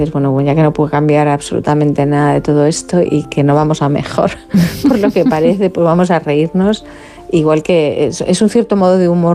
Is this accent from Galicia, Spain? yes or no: yes; Galicia, Spain; yo que soy gallega, bueno, respiramos la ironía como parte del idioma